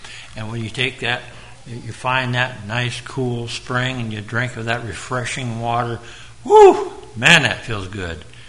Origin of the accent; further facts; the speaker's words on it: Kelso, Washington, United States; I grew up in Kelso and I was very loyal.